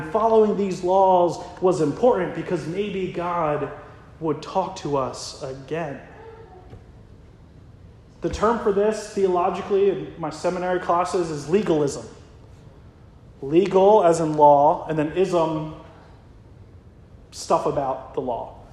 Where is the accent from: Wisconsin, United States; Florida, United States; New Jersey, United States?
New Jersey, United States; Ocean City; My hometown is Ocean City, New Jersey. We're called a dry town.